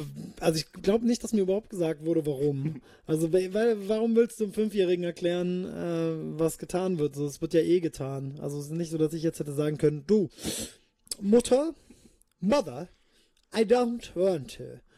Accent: Kirchheim unter Teck, Baden-Württemberg, Germany; also born or lived in Japan / El Paso, Texas, United States; geboren bin ich in Kirchheim unter Teck. Im wunderschönen Schwabenland. Dann bin ich, wie schon vorher beschrieben, 5 Jahre nach Japan. Dann war ich wieder 6 Jahre in Kirchheim als Teenager. Dann war ich in El Paso, Texas.

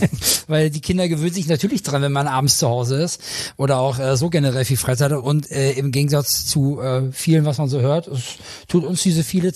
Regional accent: Lower Saxony, Germany; born there; Nein, ich bin gebürtiger Südniedersachse. Also Raum Göttingen unten, da komme ich her gebürtig.

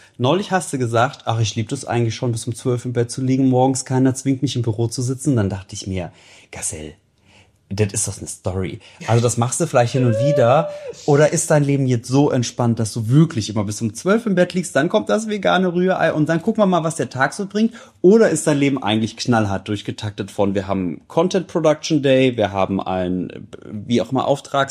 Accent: Baden-Württemberg, Germany; Ich komme ja auch aus dem Dorf, aus Baden-Württemberg

